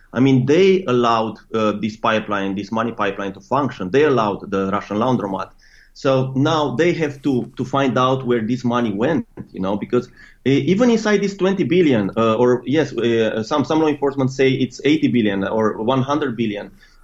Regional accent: Romania; I'm coming from Romania, and I've studied this for quite a bit.

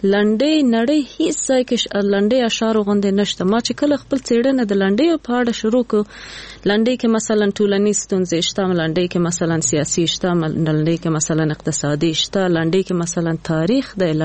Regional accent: Jalalabad, Nangarhar, Afghanistan; مونږ خو د جلال آباد یو

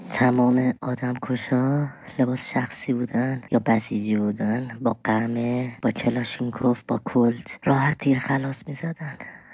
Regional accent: Tehran, Tehran Province, Iran; من از تهرانم،

